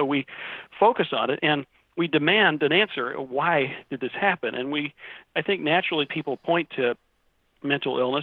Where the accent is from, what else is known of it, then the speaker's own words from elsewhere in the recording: Chapel Hill, North Carolina, United States; a very angry man in my hometown in Chapel Hill, North Carolina